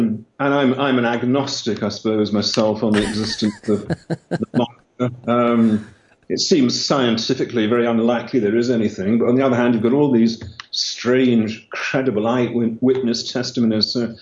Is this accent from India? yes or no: no; London, United Kingdom; moved away as an adult; I am English, not Scottish. I was born and brought up in London, and I first came up to Scotland a very long time ago.